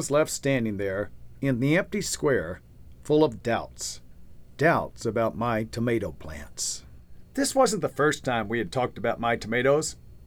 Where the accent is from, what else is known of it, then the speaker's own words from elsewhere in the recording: United States; I think he was just probably suspicious that I, as an American, could be serious about gardening